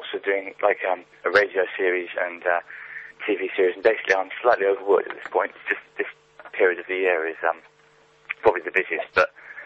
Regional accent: Bristol, South West England, United Kingdom; I lived in Bristol, I grew up in Bristol

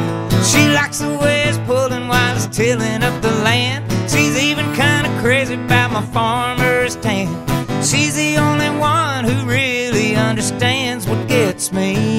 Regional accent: Texas, United States; I'm from Texas, you know.

